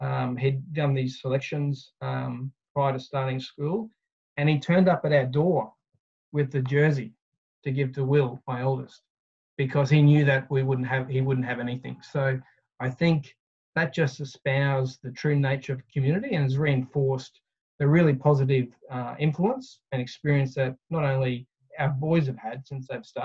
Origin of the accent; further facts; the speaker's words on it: Roma, Queensland, Australia; I grew up out west in Roma and went to a number of different schools out there, joined the army at 17 and essentially moved every couple of years all around Australia, internationally.